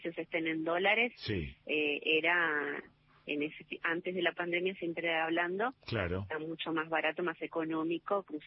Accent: Puerto Iguazú, Misiones, Argentina; A ver, soy parte de la comunidad, nací acá en Puerto Iguazú y es como súper normal, ¿no?

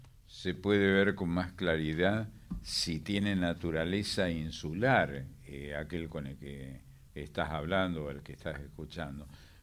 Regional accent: Argentina; Tenemos nombre de río, somos argentinos, somos del Plata

